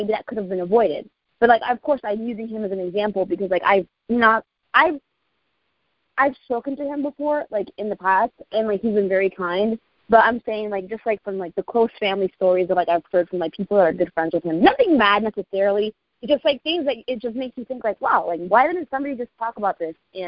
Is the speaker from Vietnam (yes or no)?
no; Springfield, United States; But I'm from Springfield.